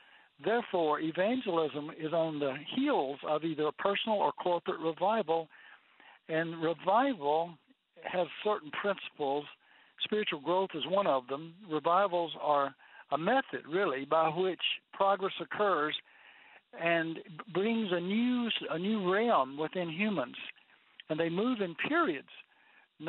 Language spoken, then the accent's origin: English; Mississippi, United States; I said, sure, I know how to surf cotton. I'm from Mississippi.